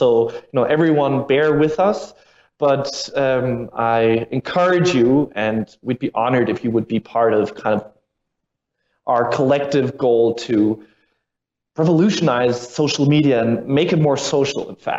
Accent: Germany; in German, which is where I'm from Germany, means giant battle.

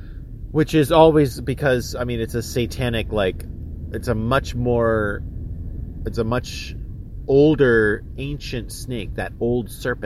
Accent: New Jersey, United States; I'm from New Jersey. All installed by the New World Order Deep State. And by the way, people from New Jersey are absolutely ridiculously brilliant.

